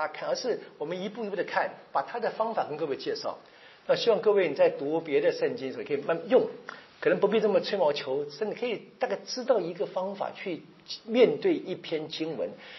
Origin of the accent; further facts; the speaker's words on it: China; 因为我们中国人讲这个写文章，就是你可以理解成起承转合吧